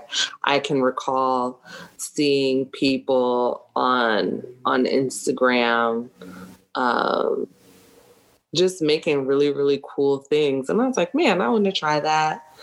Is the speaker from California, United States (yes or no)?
no; Maryland, United States; now in Chicago, United States; Yeah, I am from Maryland. Originally, I was born there. I graduated high school there.